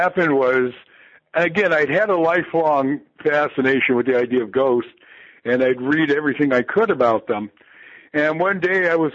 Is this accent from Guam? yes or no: yes; Guam; And we're from Guam